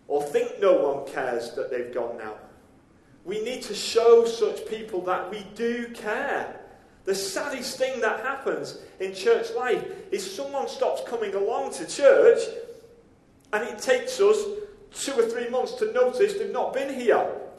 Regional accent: Widnes, North West England, United Kingdom; I ended up in the city of Liverpool, which was, I'm from a town called Widnes, but I missed my stop on the way back to Widnes and ended up in Liverpool city centre.

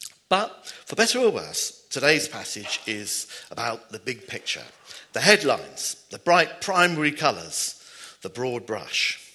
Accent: United Kingdom; Of course, being British, we're not really used to getting lots of praise and glory.

